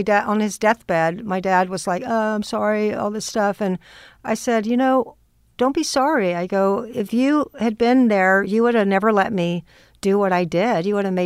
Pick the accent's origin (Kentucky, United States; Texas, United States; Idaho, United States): Texas, United States; Austin; now in Los Angeles, United States; It reminded me of growing up in Austin